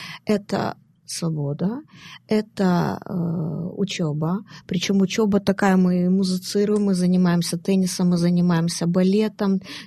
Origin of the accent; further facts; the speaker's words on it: Moldova; я горжусь тем, то, что я родилась здесь, я молдаванка.